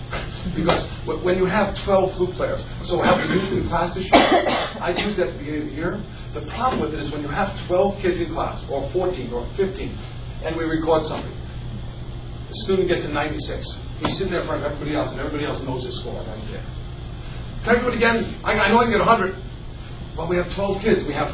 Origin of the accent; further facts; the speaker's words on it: East Coast, United States; and I'm from the East Coast, right?